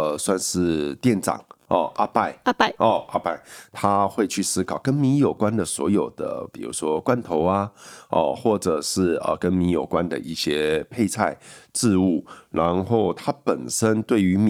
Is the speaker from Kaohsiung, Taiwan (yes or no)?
yes; Kaohsiung, Taiwan; 我是高雄人，所以当我到台北来